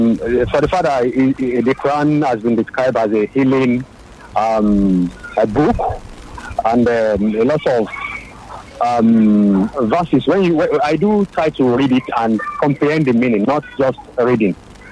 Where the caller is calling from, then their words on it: Alakuko, Lagos, Nigeria; I'm calling from Ojukwu LCD, Alakuko, Lagos.